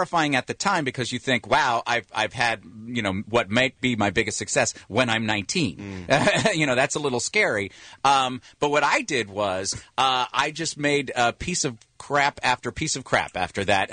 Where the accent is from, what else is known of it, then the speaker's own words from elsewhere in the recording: New York, United States; I'm from New York. Mm-hmm. This is how I am.